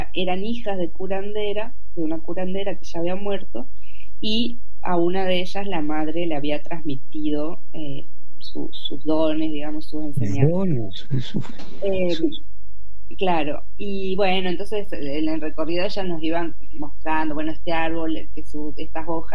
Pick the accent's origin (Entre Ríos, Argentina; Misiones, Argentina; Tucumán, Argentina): Entre Ríos, Argentina; Yo soy de Entre Ríos, y esta es una leyenda del litoral